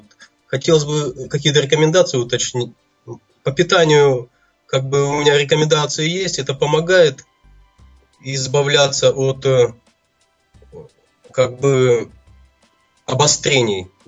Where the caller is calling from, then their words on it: Krasnoyarsk, Krasnoyarsk Krai, Russia; Из Красноярска.